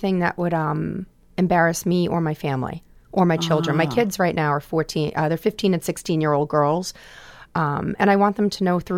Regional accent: Boston, Massachusetts, United States; accent: Boston; And I've been fortunate enough to use my Boston accent. It has really secured me a lot of roles.

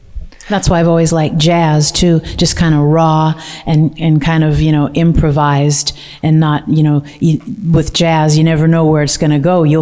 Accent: Salem, Oregon, United States; Oh, I'm originally from Salem, Oregon.

